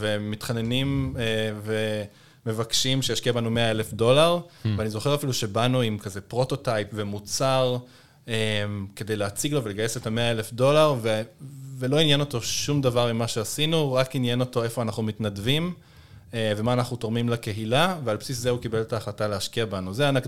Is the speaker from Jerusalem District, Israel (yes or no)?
no; Haifa, Haifa District, Israel; כן, רוב, כמו כל התל אביבים, אנחנו חיפאים.